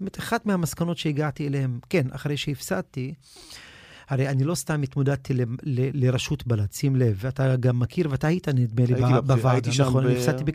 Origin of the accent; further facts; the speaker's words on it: Haifa, Haifa District, Israel; יליד חיפה, נולדתי פה, אני חי פה, אני כנראה גם אסיים את החיים שלי בעיר הזאת.